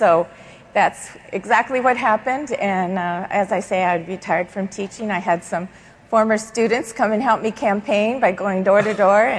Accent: Buena Park, California, United States; I grew up in the First Baptist Church of Buena Park.

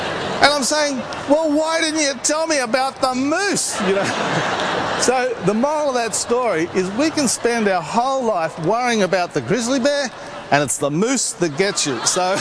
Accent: Australia; I said, mate, I can't have a gun. I'm an Australian. We're not allowed to have guns, you know.

